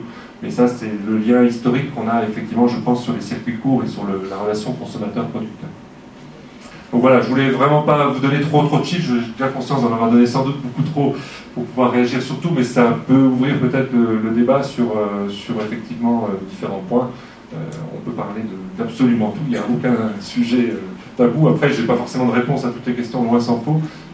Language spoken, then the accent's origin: French; France; on en consomme en tant que Français de moins en moins dans l'absolu.